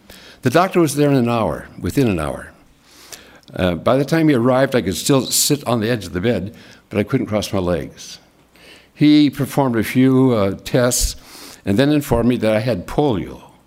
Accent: Minnesota, United States; born there; I was born in Minnesota in a family of two parents that were born again.

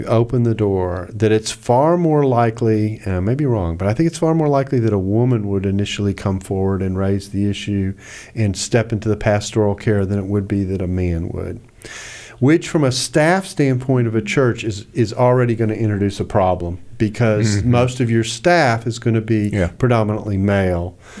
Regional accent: the South, United States; And I'm from the South, so ladies get to go first.

